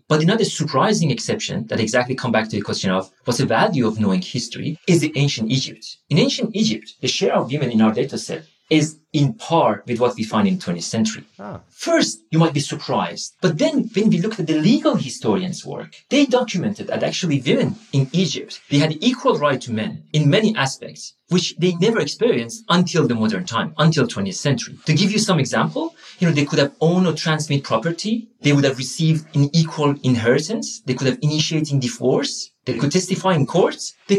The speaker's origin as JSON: {"language": "English", "country": "Iran", "tie": "born or raised there", "also_born_or_lived": "Afghanistan / France / United States", "lives_now": "Sweden", "said": "I grew up in Iran, and since then I lived in Afghanistan, France, US, and now I live in Sweden."}